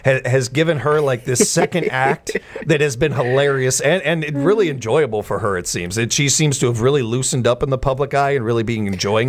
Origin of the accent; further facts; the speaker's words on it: Chicago, Illinois, United States; I am from Chicago.